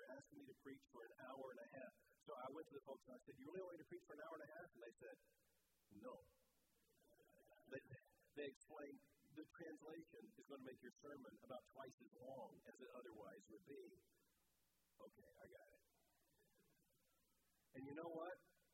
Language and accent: English; Florida, United States; I grew up in Florida around Spanish-speaking people.